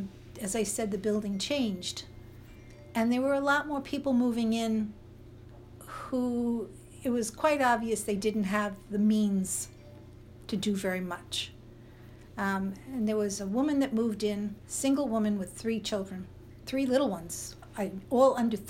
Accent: Bronx, New York, United States; I grew up in the Bronx in a three-room apartment. Fifth floor, or some people say sixth floor walk-up. And in a very mixed, it wasn't an Irish community, it was a mixed community of mainly Jewish and Italian. We were the odd people out.

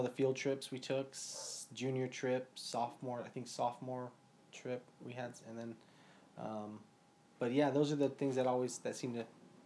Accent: San Jose, California, United States; And we were born and raised in San Jose at Alexian Brothers Hospital.

